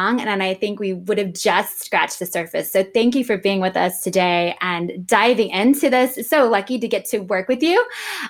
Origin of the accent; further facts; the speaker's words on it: Kansas, United States; where we will be going to Kansas, my home state